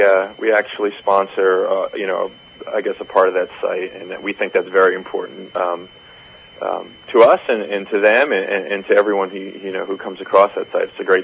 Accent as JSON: {"language": "English", "region": "New Jersey", "country": "United States", "said": "although I'm coming from New Jersey, so we're a pretty small state, and California is a pretty large state."}